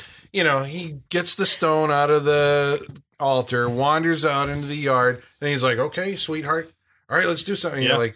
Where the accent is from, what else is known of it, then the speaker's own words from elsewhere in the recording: United States; I mean, you know, we're from America. What do we know?